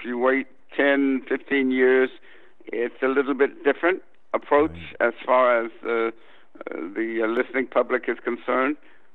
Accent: San Francisco, California, United States; also born or lived in Texas; Well, you know, I was raised in San Francisco. I was born in Texas. My dad took the family to San Francisco when I was about 4 or 5 years old.

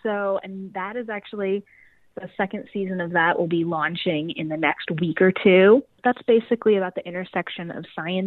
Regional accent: Kansas, United States; that's what I, you know, sort of learned growing up in Kansas.

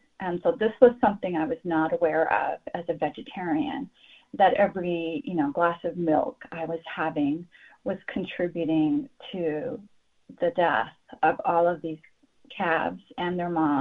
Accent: United States; I'm an Indian who has grown up in the U.S.

